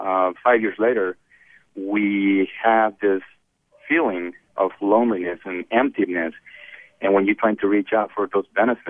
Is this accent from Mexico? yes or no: yes; Mexico; Me telling the stories about me growing up in Mexico and how my grandparents and my parents brought me up.